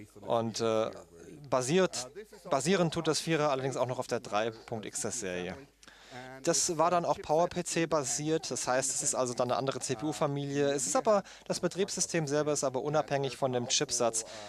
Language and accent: German; Austria; Ich selber bin aus Österreich, deshalb sind das deutsche Bücher.